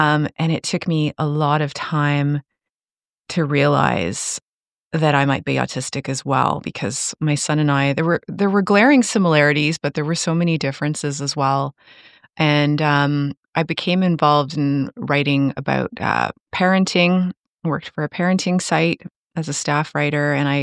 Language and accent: English; Cornwall, Ontario, Canada; born there; also born or lived in England / Toronto; I was born in Cornwall, Ontario, and lived in England for, a decade, lived in Toronto for another decade, and then in the height of COVID, for some strange reason, we randomly decided to move to Kingston and have been here ever since.